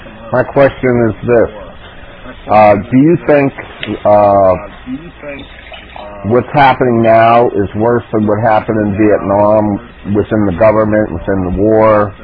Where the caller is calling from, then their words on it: Pittsburgh, Pennsylvania, United States; from Pittsburgh, and it's an honor to be in this room with you, professor.